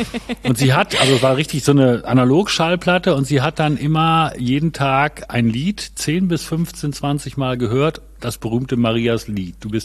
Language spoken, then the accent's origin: German; Gronau, North Rhine-Westphalia, Germany; now in Berlin, Germany; ich komme aus dem Münsterland, also aus Gronau in Westfalen. Das ist an der deutsch-niederländischen Grenze, ungefähr 50 Kilometer westlich von Münster. Und ich bin 1989 nach damals noch West-Berlin gezogen, also im Oktober 89.